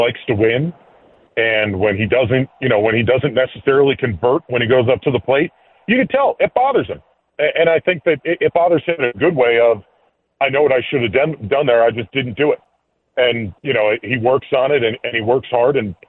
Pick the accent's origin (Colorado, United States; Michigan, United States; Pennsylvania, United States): Pennsylvania, United States; I grew up in Pennsylvania.